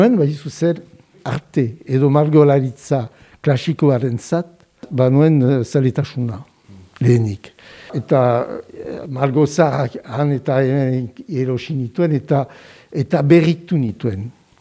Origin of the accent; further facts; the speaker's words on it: Paris, Île-de-France, France; Ez, Parisetik etorri nintzen, eta bon. Eta geroztik, Euskal Herrian egiten dut